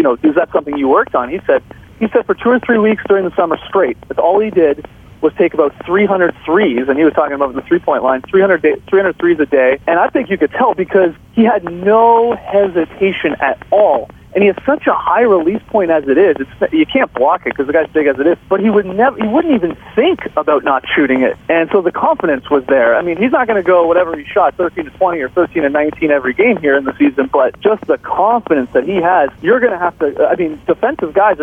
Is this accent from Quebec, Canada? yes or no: no; Toronto, Ontario, Canada; I'm from Toronto